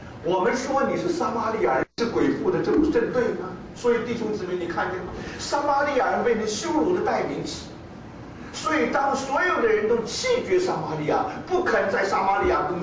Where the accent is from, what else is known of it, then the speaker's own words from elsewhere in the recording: China; 我们是外邦人，我们是中国人，